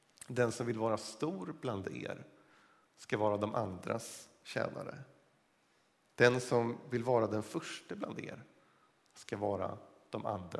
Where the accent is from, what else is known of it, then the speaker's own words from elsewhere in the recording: Sweden; jag är född och uppvuxen i Sverige, och även om jag är en ganska ung svensk